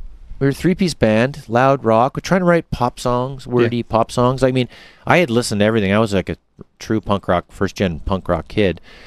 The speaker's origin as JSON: {"language": "English", "town": "Montreal", "region": "Quebec", "country": "Canada", "tie": "born or raised there", "also_born_or_lived": "Sarnia, Canada", "said": "No, I grew up mostly in Montreal. Spent a few elementary school years in Sarnia."}